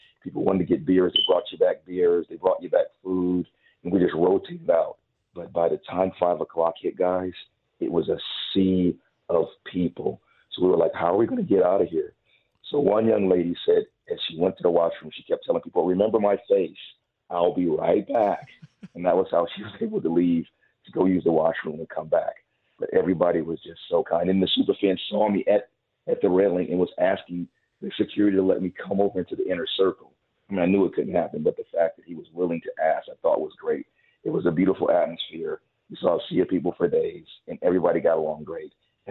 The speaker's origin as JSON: {"language": "English", "town": "Detroit", "region": "Michigan", "country": "United States", "said": "now I love my city. I'm originally from Detroit"}